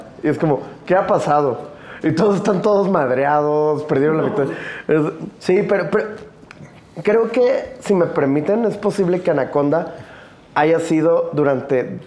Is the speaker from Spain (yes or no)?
no; Mexico; Yo dije, no, eso es como niño mexicano de los 80s.